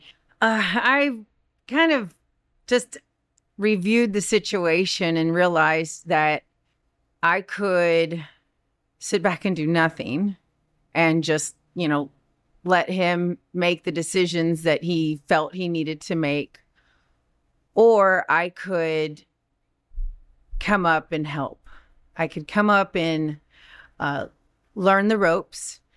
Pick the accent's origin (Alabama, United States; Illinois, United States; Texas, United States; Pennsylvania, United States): Texas, United States; it's a privilege, I feel, to be born and raised in Texas